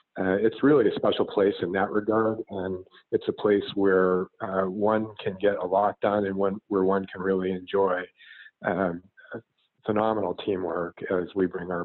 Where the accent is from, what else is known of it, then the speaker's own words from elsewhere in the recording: United States; but I'm American.